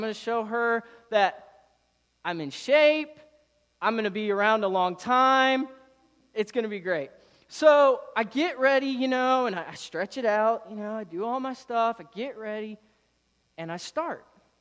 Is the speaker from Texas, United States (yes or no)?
no; Florida, United States; Now, if you know my story, you know I'm from Florida. It's flat in Florida.